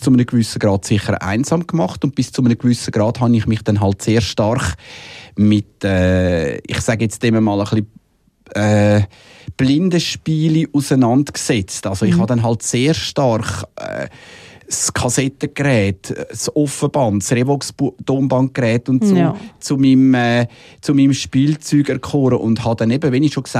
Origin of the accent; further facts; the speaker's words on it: Winterthur, Zurich, Switzerland; ich bin in Winterthur aufgewachsen, die ersten 7 Jahre.